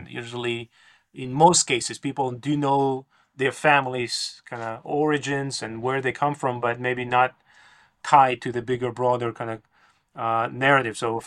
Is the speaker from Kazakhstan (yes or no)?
yes; North Kazakhstan Region, Kazakhstan; I was born and raised in Soviet Union, in a small remote place in northern Kazakhstan, a place that was built up by German prisoners of war and dissidents who were resettled there by the Soviet government. So even though my family is of Georgian origin, I was not born in Georgia